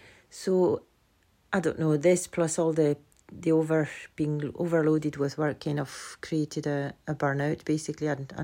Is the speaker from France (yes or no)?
yes; France; now in Scotland, United Kingdom; I have moved here a year ago exactly, and I have lived in Scotland for 33 years now, and I'm originally from France.